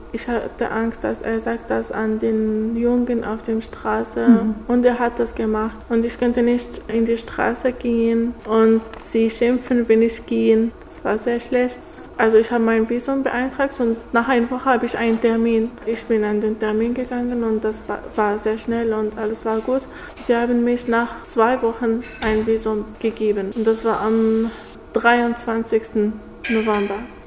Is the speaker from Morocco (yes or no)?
yes; Morocco; moved away; Ich bin 23 Jahre alt. Ich komme aus Marokko.